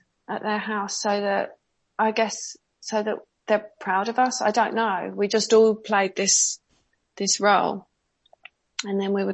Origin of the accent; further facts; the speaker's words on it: South East England, United Kingdom; I grew up in Surrey, a suburb just south of London.